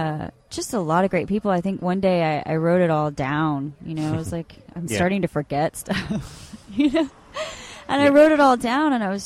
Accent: Austin, Texas, United States; growing up in Austin, it was like, you know, it was like Rick Linklater running around with a camera and I was kind of the only one I knew that wanted to even be an actor.

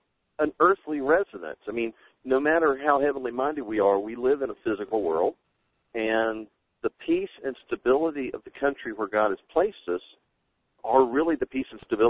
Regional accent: United States; born there; I'm very glad to be born in America and have always enjoyed being an American.

